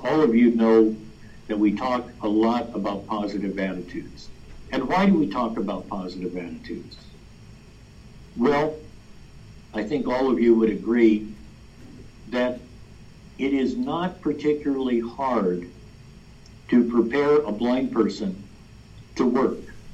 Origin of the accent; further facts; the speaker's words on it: New Mexico, United States; in 1980, I wanted to move back to New Mexico. I was from New Mexico.